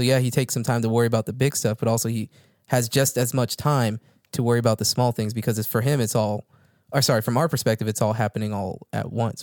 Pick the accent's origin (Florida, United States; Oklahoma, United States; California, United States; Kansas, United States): Florida, United States; Because I grew up in South Florida, so I've been in multiple hurricanes.